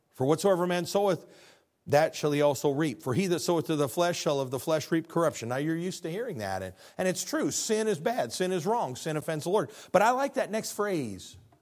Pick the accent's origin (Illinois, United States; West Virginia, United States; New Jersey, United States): Illinois, United States; When I go and visit family or friends where I was raised up back in Illinois, they live on nostalgia.